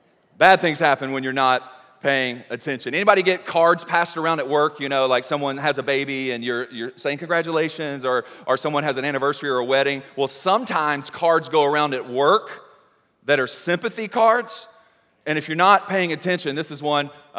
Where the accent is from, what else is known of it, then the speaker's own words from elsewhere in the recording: Georgia, United States; now in Cincinnati, United States; And I am not from Cincinnati, where our church is. I've lived there over 20 years, but I'm from Georgia.